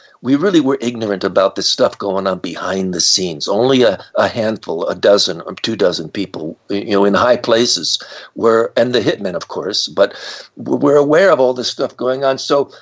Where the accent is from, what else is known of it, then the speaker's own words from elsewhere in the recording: New Jersey, United States; I grew up in New Jersey. On my way home from Kansas City to New Jersey